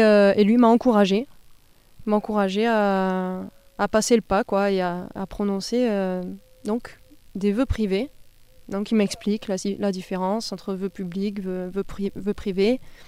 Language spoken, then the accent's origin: French; Tarbes, Occitanie, France; je suis native de Tarbes, comme je l'ai déjà dit. J'ai passé toute ma vie là.